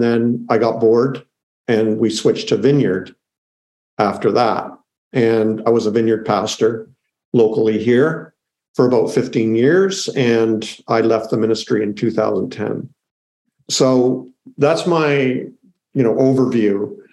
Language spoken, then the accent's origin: English; Canada; I'm Canadian, so I'm in Canada right now.